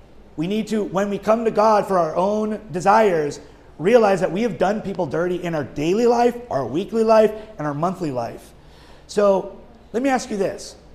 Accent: Hawaii, United States; Now, although I'm from Hawaii, I've not lived in Maui before

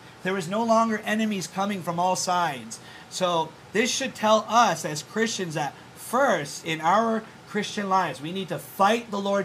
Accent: Kauai, Hawaii, United States; now in Oahu, United States; For instance, I grew up in Kauai.

